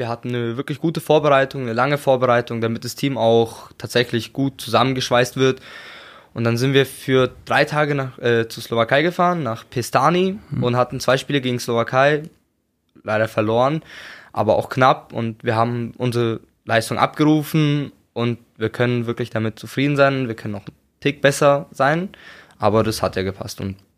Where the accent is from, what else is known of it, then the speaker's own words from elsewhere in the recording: Weingarten, Baden-Württemberg, Germany; born there; Weingarten ist gleich so eine kleine Stadt neben Ravensburg. Das ist, ja, ist nicht groß, klein, ja.